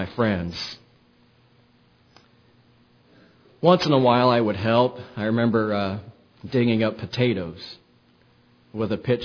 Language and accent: English; Woodbine, United States; now in Kansas City, United States; You know, growing up in Woodbine, we locked our doors when we went on vacation.